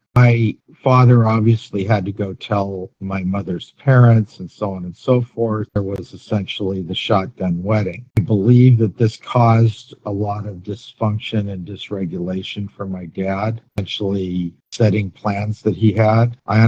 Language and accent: English; Tucson, Arizona, United States; born there; So I was born in Tucson, Arizona.